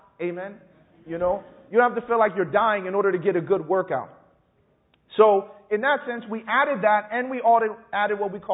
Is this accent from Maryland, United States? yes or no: no; Chicago, Illinois, United States; and I grew up very poor in Chicago